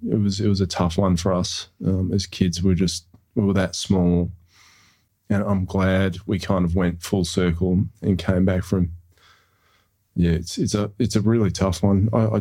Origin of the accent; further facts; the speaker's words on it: Perth, Western Australia, Australia; my brother and I grew up in Perth in the 80s.